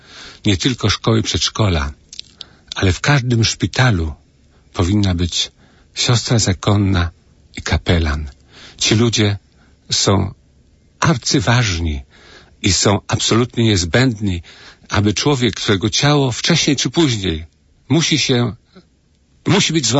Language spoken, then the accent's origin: Polish; Częstochowa, Silesian Voivodeship, Poland; moved away; ja pochodzę z Częstochowy i miałem w swoim życiu epizod, kiedy przez kilka lat uczęszczałem do przedszkola sióstr Nazaretanek w Częstochowie